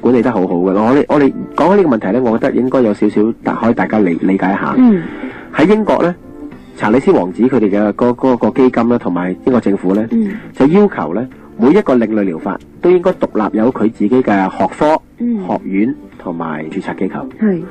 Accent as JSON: {"language": "Cantonese", "country": "China", "said": "作为一个中国人"}